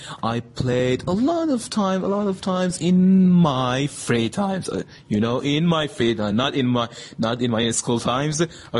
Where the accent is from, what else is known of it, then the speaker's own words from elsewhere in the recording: Mashhad, Razavi Khorasan, Iran; I grew up in city, in largest community. I'm in a religious city, Mashhad, and I grew up in my family.